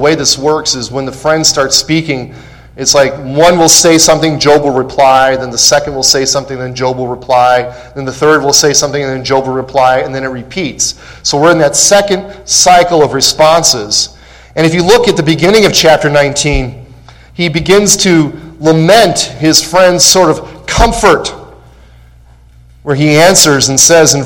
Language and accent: English; Chicago, Illinois, United States; I'm a Cubs fan. I grew up in Chicago